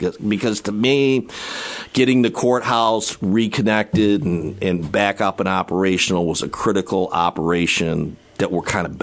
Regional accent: Lansing, Michigan, United States; Lansing was my hometown, so I've always, you know, followed that very carefully up there and spent a lot of time in Lansing.

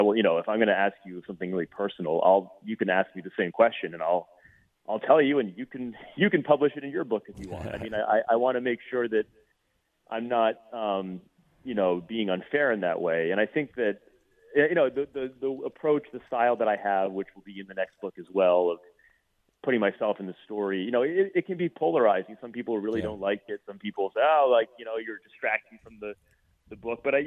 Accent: Rhode Island, United States; when I was like 6 years old growing up in Rhode Island, Fresno was my favorite college football team.

